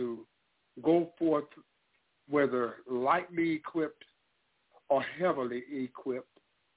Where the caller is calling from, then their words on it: St. Louis, Missouri, United States; I'm calling from St. Louis, Missouri.